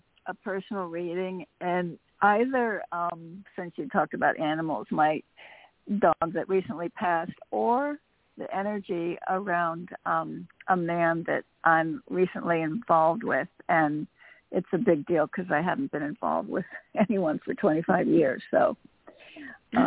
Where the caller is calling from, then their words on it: Connecticut, United States; I'm calling from Connecticut.